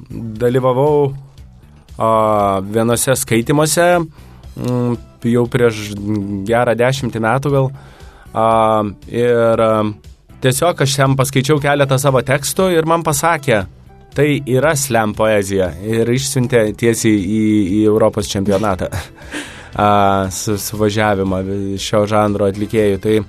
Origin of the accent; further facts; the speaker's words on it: Vilnius, Vilnius County, Lithuania; Na, aš esu grynas vilnietis, čia ir pragyvenau visą laiką, tai, na, kaip ir galėčiau tapatinti save su Vilnium